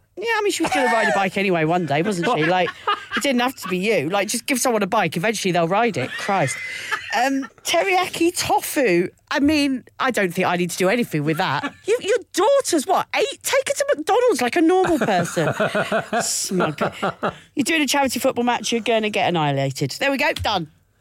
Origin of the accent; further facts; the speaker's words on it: Maidstone, South East England, United Kingdom; So I grew up in Maidstone in Kent